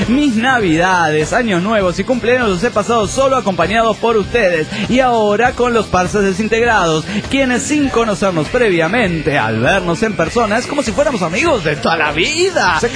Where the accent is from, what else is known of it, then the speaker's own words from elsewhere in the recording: Managua, Nicaragua; de Managua, Nicaragua.